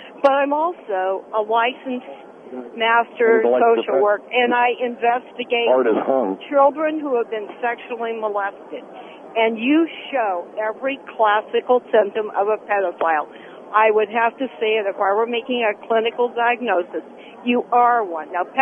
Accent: Santa Monica, California, United States; now in Las Vegas, United States; Oh, I grew up in Santa Monica.

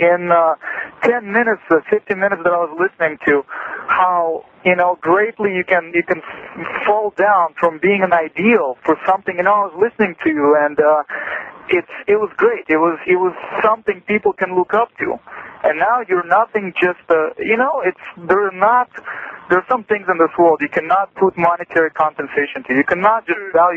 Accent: Russia; Listen, I'm a security guard, and I come from Russia.

